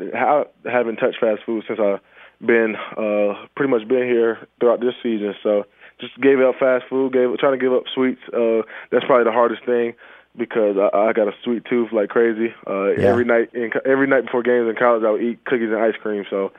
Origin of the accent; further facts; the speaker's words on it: the South, United States; I'm from the South, so I got to go Chick-fil-A.